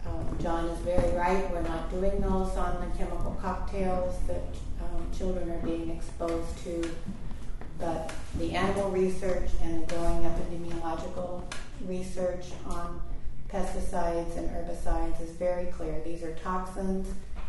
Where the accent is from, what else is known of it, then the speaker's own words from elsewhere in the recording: West Virginia, United States; And I came from West Virginia originally, where the exploitation of people to take coal out of the ground is horrendous.